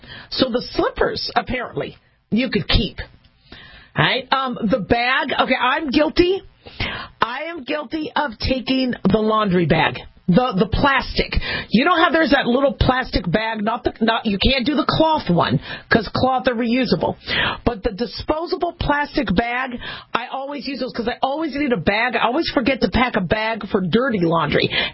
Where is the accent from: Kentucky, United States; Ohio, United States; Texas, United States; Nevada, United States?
Nevada, United States; Las Vegas; I'm from Las Vegas